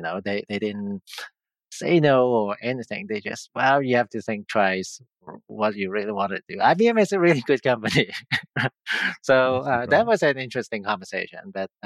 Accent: Hong Kong; now in Canada; Yeah, born and raised in Hong Kong. And in the late 80s, our family decided to move to Canada.

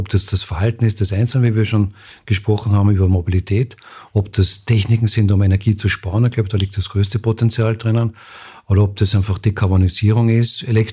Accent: Austria; obwohl die Wetterbedingungen dort viel ungünstiger sind als bei uns in Österreich.

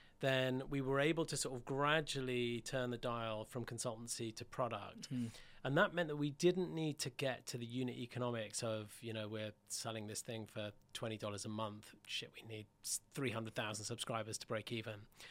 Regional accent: Yorkshire and the Humber, United Kingdom; I grew up in Yorkshire, so I've always sort of had a natural tightness.

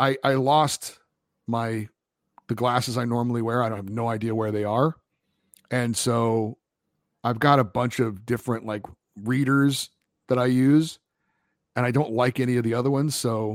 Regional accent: London, United Kingdom; Born and bred in London, I support my local team, Charlton Athletic

